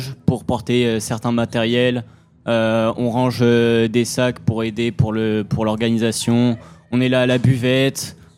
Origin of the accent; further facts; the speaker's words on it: Angoulême, Nouvelle-Aquitaine, France; On a tous 16 ans et on vient d'Angoulême